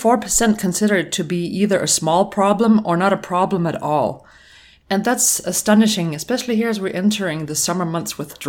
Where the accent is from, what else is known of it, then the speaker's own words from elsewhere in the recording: Denmark; English is a second language; On a side note, both Christian and I were born and raised in Denmark and hold graduate degrees from there and elsewhere.